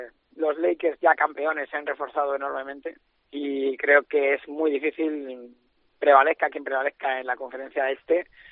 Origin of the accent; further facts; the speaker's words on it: Balearic Islands, Spain; como mallorquín, yo me alegro de que los chicos jóvenes estén jugando